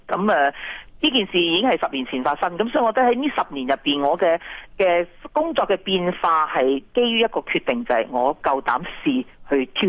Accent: Guangdong, China; 我唯有话我广东人，我梗系拣粤菜行先啦咁。只不過是因為我是廣東人嘅啫、如果我唔係廣東人，我選擇可能都唔同。

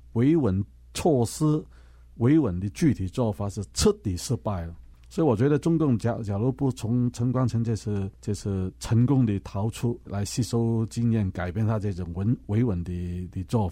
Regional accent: Hong Kong; 如果我们香港人再不注意这种情况的话，那么不到50年我们已经是会变成一国一制了

